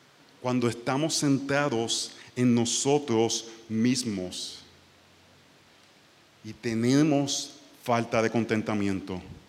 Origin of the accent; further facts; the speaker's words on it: Puerto Rico; fui a predicar a mi ciudad natal en Puerto Rico